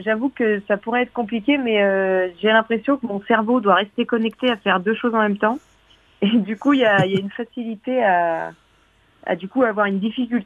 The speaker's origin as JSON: {"language": "French", "region": "Pays de la Loire", "country": "France", "said": "notamment moi je viens de Vendée, donc je demande si les gens connaissent la Vendée"}